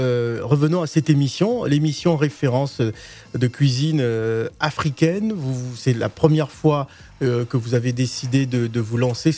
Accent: Côte d’Ivoire; moi, je suis ivoirien, je veux me représenter la Côte d'Ivoire

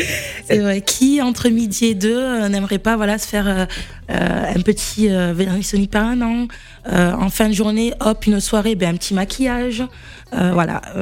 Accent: Toulon, Provence-Alpes-Côte d'Azur, France; born there; also born or lived in Paris; Je suis née à Toulon.

